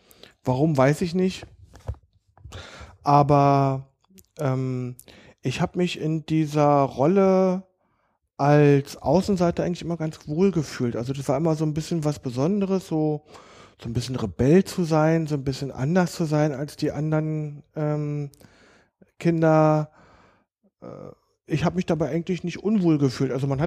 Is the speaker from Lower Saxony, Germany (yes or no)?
no; Berlin, Germany; Also ich bin echter Berliner.